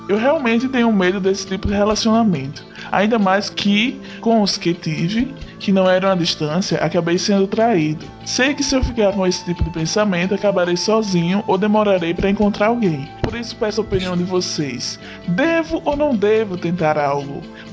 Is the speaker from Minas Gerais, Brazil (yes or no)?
no; Osasco, São Paulo, Brazil; Como eu disse, sou de Osasco, lá em São Paulo